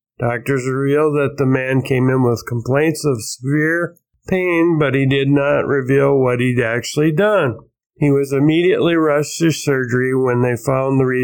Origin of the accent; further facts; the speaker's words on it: Minnesota, United States; I do have some very, very sad news from my home state of Minnesota, where I reside.